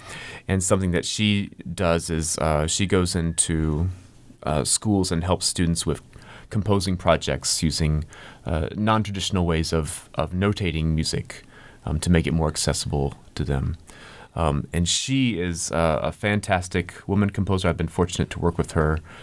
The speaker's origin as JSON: {"language": "English", "region": "North Carolina", "country": "United States", "tie": "born or raised there", "said": "I should mention that Carolina is from my home state of North Carolina, so I'm particularly proud of that."}